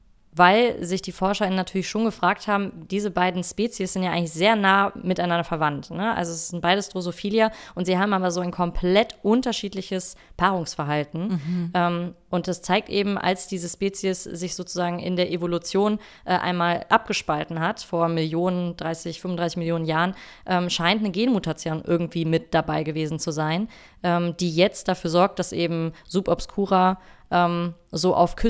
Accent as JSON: {"language": "German", "country": "Germany", "said": "wenn wir seufzen, muss ja als Deutscher auch noch dieses So hinterherkommen."}